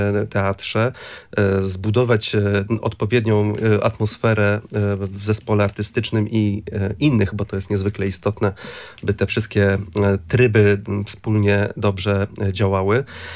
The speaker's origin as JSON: {"language": "Polish", "town": "Gdynia", "region": "Pomeranian Voivodeship", "country": "Poland", "tie": "born there", "said": "Ja jestem gdynianinem z urodzenia, nie mieszkam wprawdzie w Gdyni od lat"}